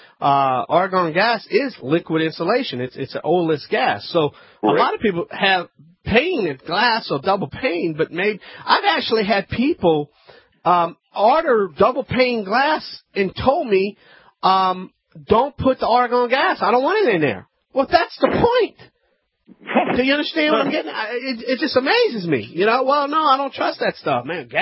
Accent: Louisiana, United States; I'm the Cajun man from the Bayou Land.

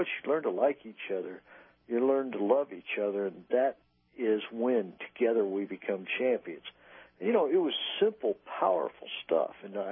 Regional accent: Kansas City, Missouri, United States; I'm from Kansas City. I'm a Midwesterner.

